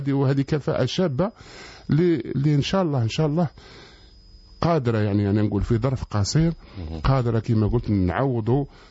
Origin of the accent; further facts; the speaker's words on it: Algeria; احنا معروفين كجزائريين